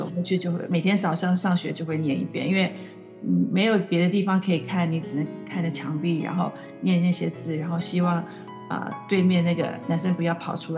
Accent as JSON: {"language": "Chinese", "country": "Taiwan", "tie": "born or raised there", "said": "我小时候在台湾是念天道幼稚园，它是一个天主教的育幼园，"}